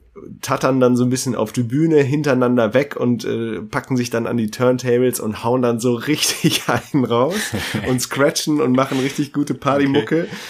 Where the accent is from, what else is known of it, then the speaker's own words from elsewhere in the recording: Münster, North Rhine-Westphalia, Germany; Ich war jetzt in meinem Urlaub in meiner Heimatstadt in Münster.